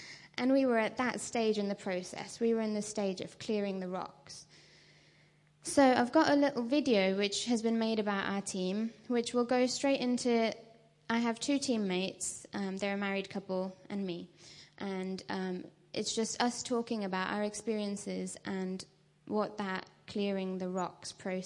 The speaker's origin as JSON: {"language": "English", "country": "India", "tie": "born or raised there", "said": "I grew up in India and in a Hindu family."}